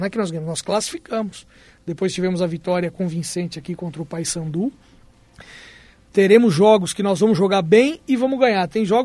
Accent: São Paulo, Brazil; Eu sou de São Paulo, cresci ali acompanhando jogos dos grandes de São Paulo.

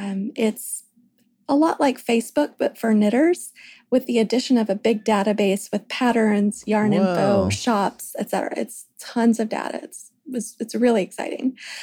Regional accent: Nashville, Tennessee, United States; also born or lived in Scotland; I'm from Nashville, born and bred. But I ended up moving to Scotland to attend university, and I studied food bioscience over there.

